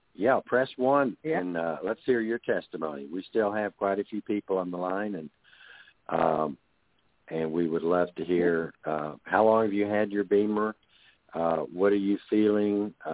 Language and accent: English; Texas, United States; now in Atlanta, United States; I live in Atlanta. I grew up in Texas, And from Atlanta to Texas is about, depending on where you're going, 750 miles.